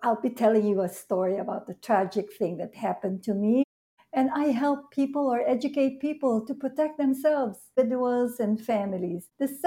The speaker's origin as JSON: {"language": "English", "town": "Manila", "region": "Metro Manila", "country": "Philippines", "tie": "born there", "said": "Well, I'm proud to say that I was born in Manila, Philippines."}